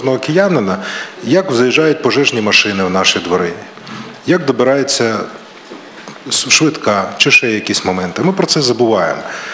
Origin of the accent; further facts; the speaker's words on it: Kyiv, Ukraine; Я як киянин, який тут народився, теж дивлюсь на те, що відбувається з нашим містом достатньо довго.